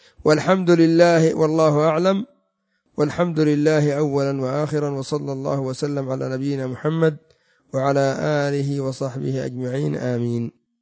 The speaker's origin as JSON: {"language": "Arabic", "country": "Yemen", "said": "وفي الجبال المتوسطة عندنا في اليمن مثل ابن علوان"}